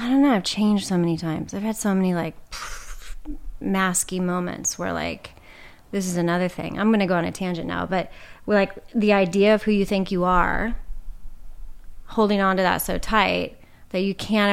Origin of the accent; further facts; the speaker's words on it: California, United States; I grew up in Orange County, so there's like a whole culture there, like identical homes, ding ding ding.